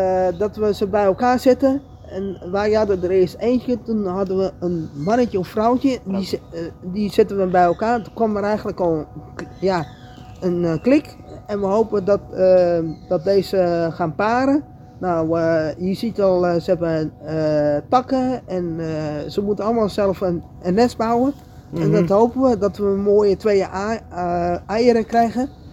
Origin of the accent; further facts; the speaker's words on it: Julianendorp, North Holland, Netherlands; En wij komen uit Julianendorp vandaan.